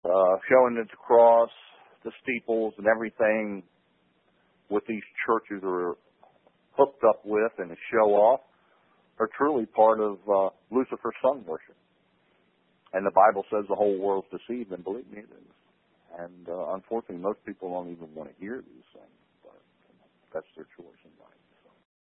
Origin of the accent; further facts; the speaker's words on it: Maryland, United States; born there; But just to give you a little credence here, I was born in Maryland, Maryland